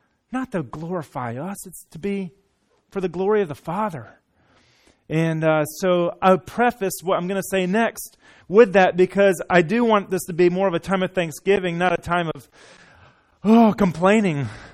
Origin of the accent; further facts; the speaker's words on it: Arcadia, Florida, United States; Florida is where my wife and I both grew up. My wife grew up in Okeechobee and the Big Lake, and I grew up in Arcadia